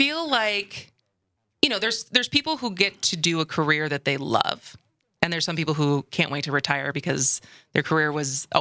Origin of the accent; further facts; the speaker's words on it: Madison, Wisconsin, United States; Oh yeah, my hometown.